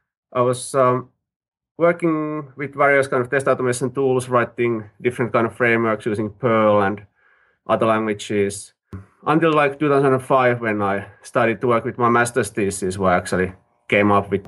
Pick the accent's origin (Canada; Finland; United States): Finland; English is a second language; I'm independent consultant from Finland